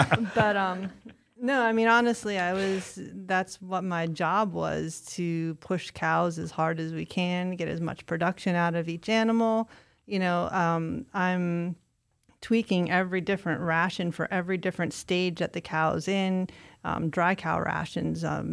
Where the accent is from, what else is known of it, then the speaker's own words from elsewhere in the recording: Tunkhannock, Pennsylvania, United States; I grew up in the Tunkhannock area